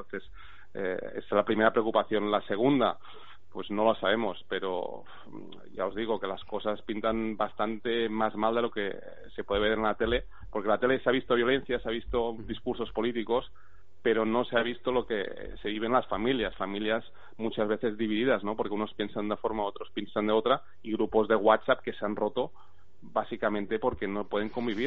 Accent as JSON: {"language": "Spanish", "region": "Catalonia", "country": "Spain", "said": "Me siento catalán, me siento español y eso no va a cambiar nada."}